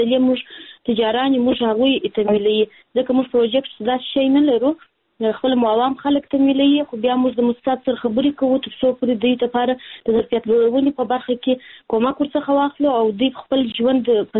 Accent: Kandahar, Afghanistan; زه هلمند نه، د کندهار ولایت یم.

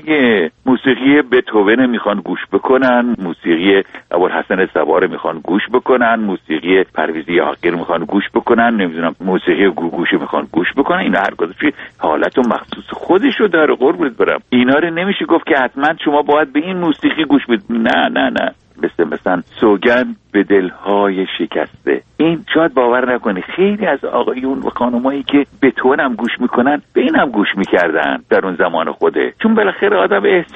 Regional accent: Khuzestan, Iran; من با اینا فرقم اینه که اهل خوزستانم، من با صدای … بزرگ شدم.

